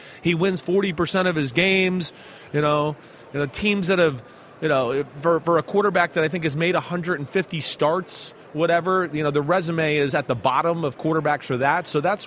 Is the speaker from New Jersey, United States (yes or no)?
yes; New Jersey, United States; accent: Jersey; moved away; I lost my jersey accent when I left Jersey for a long period of time, and people were always like, oh, you don't sound like you're from Jersey.